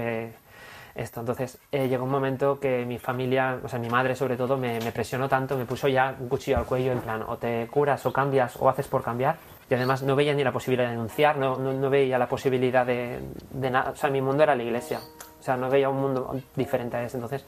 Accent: Puerto Rico; moved away; Yo cuando llegué de Puerto Rico

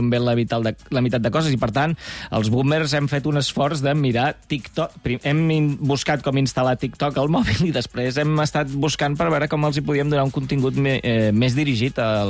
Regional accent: Badalona, Catalonia, Spain; Soc de Badalona

